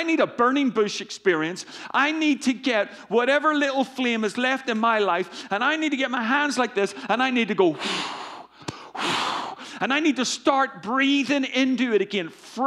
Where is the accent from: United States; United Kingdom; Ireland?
Ireland; As you know, I'm from Ireland.